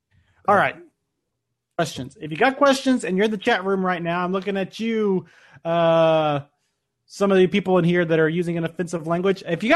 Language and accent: English; the South, United States; accent: southern; It's the accent. It's my accent. My southern accent messes me up there.